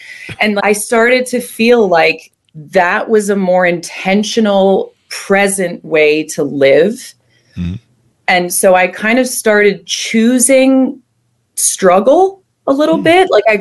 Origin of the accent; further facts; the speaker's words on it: Connecticut, United States; So I grew up in Connecticut, middle-class Connecticut, and right on the line between a very, very wealthy town and a very, very poor town.